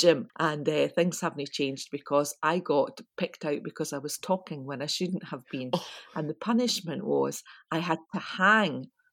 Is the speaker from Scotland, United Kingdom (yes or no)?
yes; Larbert, Scotland, United Kingdom; So the Scout Hall, I grew up in Larbert, it was the Dobby Hall.